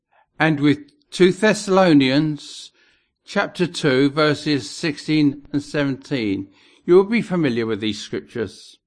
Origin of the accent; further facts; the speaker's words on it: South West England, United Kingdom; from England, the county of Dorset.